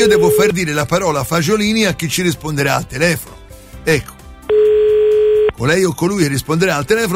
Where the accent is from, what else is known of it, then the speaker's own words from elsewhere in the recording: Florence, Tuscany, Italy; sono di Firenze, so se si sente.